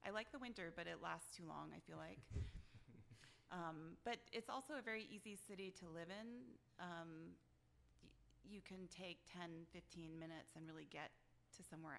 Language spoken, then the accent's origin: English; New England, United States; also born or lived in Midwest / Germany / Boston; now in Rochester, United States; So I'm more from the New England area. But I've lived in different places, like the Midwest, as well as Germany a couple times.